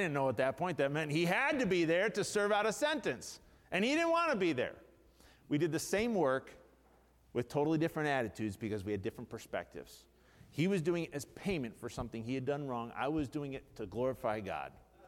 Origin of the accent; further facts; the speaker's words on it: United States; I mean, this world's not my home, but I'm an American.